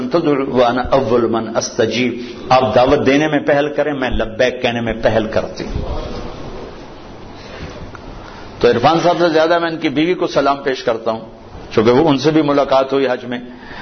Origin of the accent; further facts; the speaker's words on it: Punjab, Pakistan; میں جو کہ پنجاب کا ہوں، دیہات کا ہوں